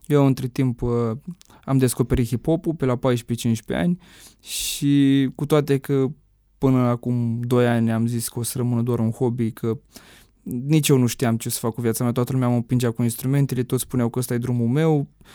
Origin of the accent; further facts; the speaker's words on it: Botoșani, Botoșani County, Romania; Sunt moldovean, din Botoșani. M-am născut prematur, am stat la incubator.